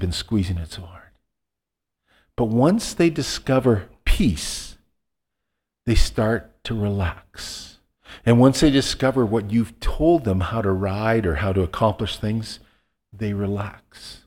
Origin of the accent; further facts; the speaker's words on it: Alberta, Canada; we're from Western Alberta. We know the beauty of clean water, of flowing water.